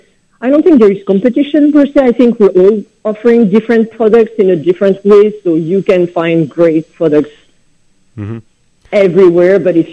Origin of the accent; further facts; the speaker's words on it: France; accent: French; So everything is very, very French, as you can tell by my accent.